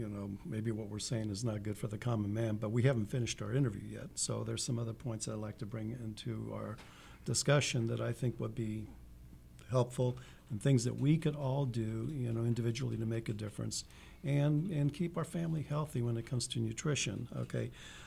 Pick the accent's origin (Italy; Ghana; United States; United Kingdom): Italy; And I'm from Italy myself, and you have a lot of small communities and people within these areas